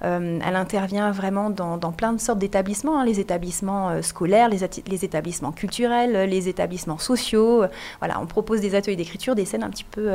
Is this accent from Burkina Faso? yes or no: no; Reims, Grand Est, France; en 2022, j'ai déménagé dans les Alpes de Haute-Provence. Donc moi, à la base, je suis rémoise